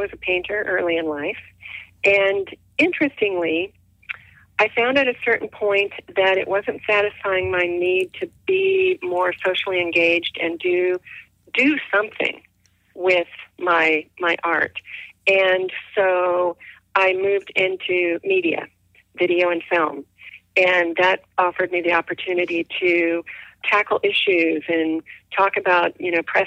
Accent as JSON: {"language": "English", "region": "Oregon", "country": "United States", "tie": "born or raised there", "said": "I learned that from my mother growing up in Oregon."}